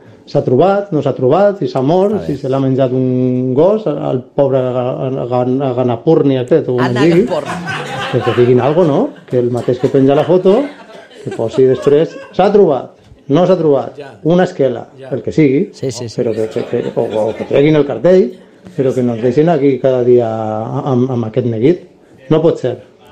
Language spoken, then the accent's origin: Catalan; Castelló de la Plana, Valencian Community, Spain; de Castelló